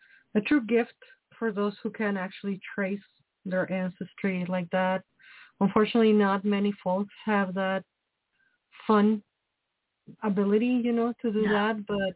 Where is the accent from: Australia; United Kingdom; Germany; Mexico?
Mexico; English is a second language; now in United States; like me, I came from Mexico and I'm leaving no roots on this world.